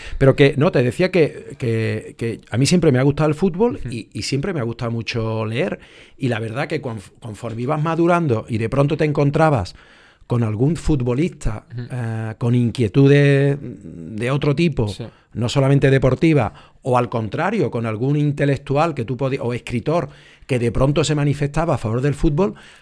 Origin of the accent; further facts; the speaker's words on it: La Rinconada, Andalusia, Spain; mi hazaña futbolística fue en mi pueblo. Yo nací en La Rinconada.